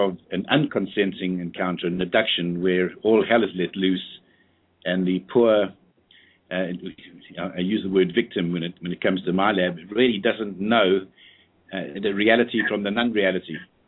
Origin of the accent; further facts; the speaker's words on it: South Africa; moved away as an adult; my parents are British, but I was born in South Africa, stayed there for 19 years, grew up right in the middle of the apartheid era